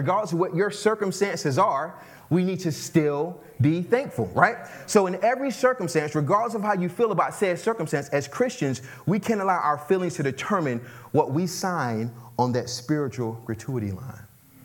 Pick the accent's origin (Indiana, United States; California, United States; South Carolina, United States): South Carolina, United States; Hampton; So I'm from the Lowcountry. Anybody familiar with the Lowcountry, Hampton County? There we go. Okay. So I'm from Lowcountry, Hampton, South Carolina. My mom's from Pendleton. My dad's from Lyman.